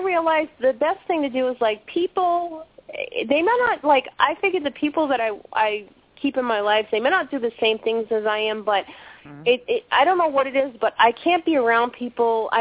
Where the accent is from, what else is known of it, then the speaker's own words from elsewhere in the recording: Boston, Massachusetts, United States; now in Maine, United States; Well, I live in Maine now. I'm originally from Boston. I go up north, so now it's like even colder up here.